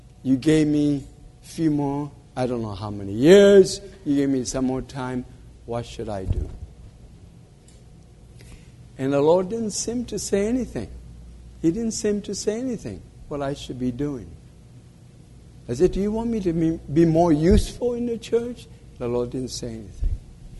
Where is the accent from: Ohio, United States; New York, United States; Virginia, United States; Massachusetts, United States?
Ohio, United States; Columbus; I'm from Columbus, Ohio.